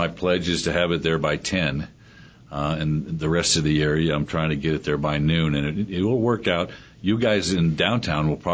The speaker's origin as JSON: {"language": "English", "region": "California", "country": "United States", "said": "Well, our family, we moved here in 99. We're from California, like a lot of people."}